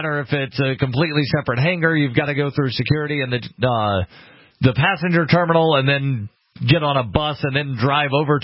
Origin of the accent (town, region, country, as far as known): Birmingham, Alabama, United States